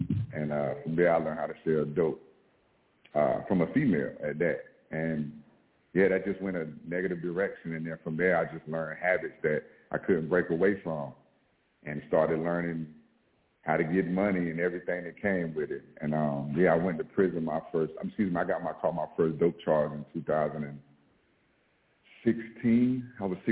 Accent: Raleigh, North Carolina, United States; By the time I was 15, I was born and raised in Raleigh. So I don't know if y'all know that flea market that used to be on Capitol Boulevard.

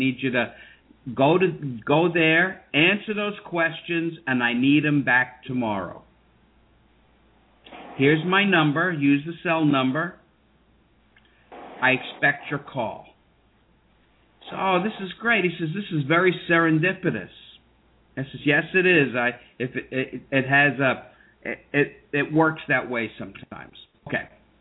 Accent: New York, United States; I'm from New York, had been up in the Trade Towers, had gone, you know, the visiting kind of deal.

